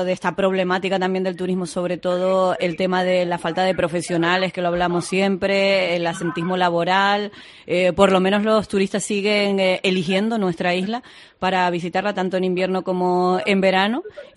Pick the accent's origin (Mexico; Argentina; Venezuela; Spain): Spain; Los Cristianos, Canary Islands; Yo lo siento, pero tiro para casa. Mi pueblo marinero de los cristianos.